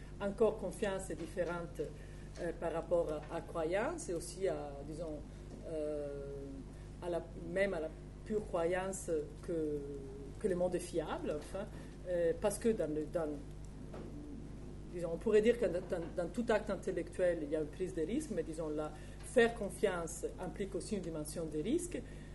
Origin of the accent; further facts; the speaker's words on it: Italy; French is a second language; Moi, je suis italienne